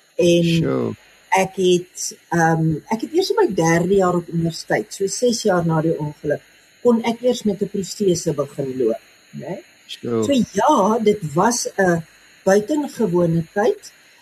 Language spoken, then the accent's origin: Afrikaans; Welkom, Free State, South Africa; now in Groot Brakrivier, South Africa; Ek is 'n Vrystater. Ek hou van die plat wêreld. Dit is my verskriklik mooi. Alhoewel ek nie nou daar bly nie. Ek bly op Groot Brak rivier in die Suid-Kaap, Tuinroete. Ja. So in die Vrystaat gebore, Welkom, en van daar af universiteit toe gegaan